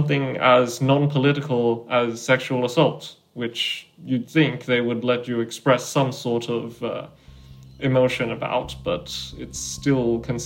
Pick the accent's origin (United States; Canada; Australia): Australia; Sydney, New South Wales; I'm from Sydney, Australia.